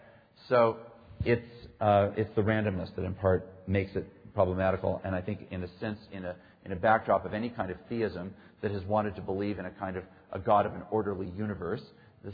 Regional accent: Yakima, Washington, United States; And when I was raised in Yakima, Washington, which ended up being one of the towns that was the most heavily blanketed with Mount St. Helens ash

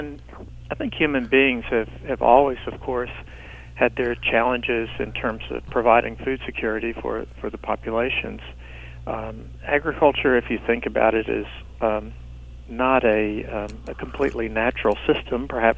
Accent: the South, United States; I grew up in the American South, came of age in the 50s and 60s, was very much moved by, and to the extent I could at my age, participated in the civil rights movement in the South, in Memphis.

